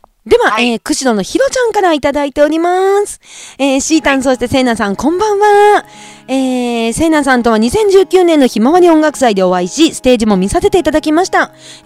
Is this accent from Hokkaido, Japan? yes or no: yes; Kushiro, Hokkaido, Japan; やっぱり私も北海道の出身で